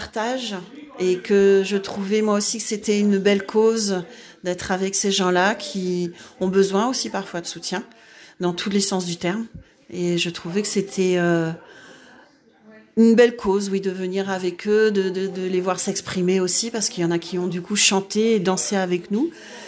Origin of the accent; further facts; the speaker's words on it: Saint-Brevin-les-Pins, Pays de la Loire, France; Je suis de Saint-Brévin-les-Pins, mais d'origine bretonne, parce que ça c'est important pour moi de le dire.